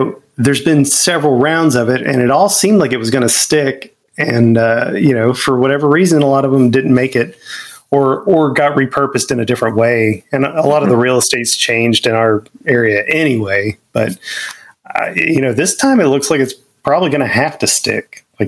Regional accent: Memphis, Tennessee, United States; I grew up in Memphis, and it wasn't a big deal there. We had a lot of mosquitoes, but we didn't really have a ton of ticks. So, yeah, it was a learning curve for moving from Tennessee to Arkansas.

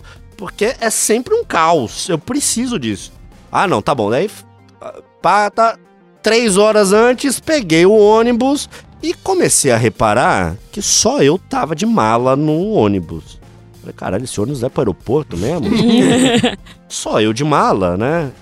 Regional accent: Brazil; Sobrou um que eu guardava na meia pra emergência, como bom brasileiro.

